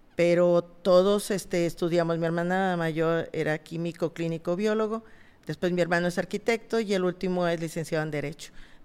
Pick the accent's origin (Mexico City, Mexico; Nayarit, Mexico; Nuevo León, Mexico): Nuevo León, Mexico; Monterrey; Así es de que, bueno, mi papá era de aquí, mi mamá no. … se nota que soy totalmente, sí, regiomontana y orgullosamente.